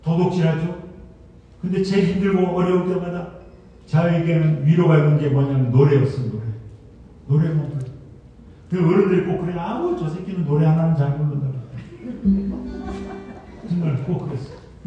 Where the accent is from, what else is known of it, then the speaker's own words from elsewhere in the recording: Samcheok, Gangwon, South Korea; 제 고향 강원도 삼척군 건너면 바닷가. 강원도 삼척 바닷가.